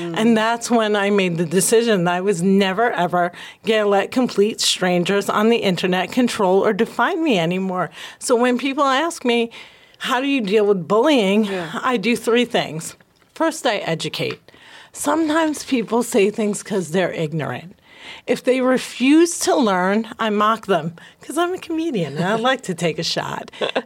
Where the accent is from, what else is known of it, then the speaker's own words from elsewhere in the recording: New Jersey, United States; she's from where Jesus is from. And I'd be like, I'm from Jersey.